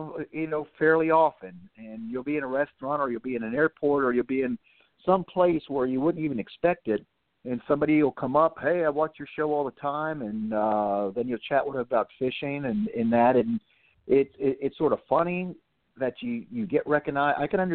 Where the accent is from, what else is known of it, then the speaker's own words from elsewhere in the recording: Florida, United States; And, you know, and we grew up fishing in North Biscayne Bay for sea trout and then snook, tarpon